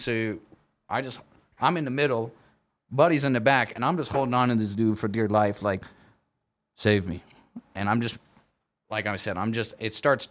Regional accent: Las Vegas, Nevada, United States; he tells everybody I'm like a Chippendale because I'm from Vegas

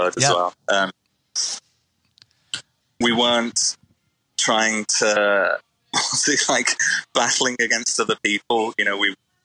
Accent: Liverpool, North West England, United Kingdom; And I don't think we sound particularly like we're from Liverpool.

